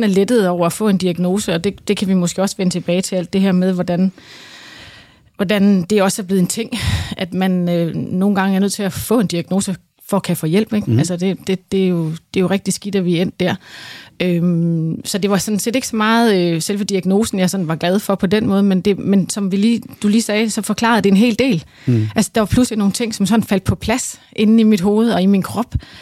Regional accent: Randers, Central Denmark Region, Denmark; Jeg er fra Randers.

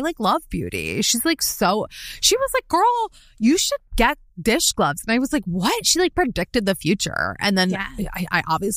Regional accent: New York, United States; Like, as a New Yorker, like, I feel so sad.

